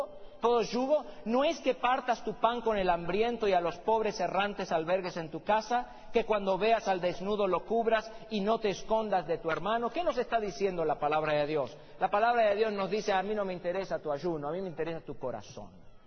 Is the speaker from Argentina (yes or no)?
yes; Argentina; O los argentinos diríamos, ¿no? Tierra adentro en mi país, en algún lugar de mi país.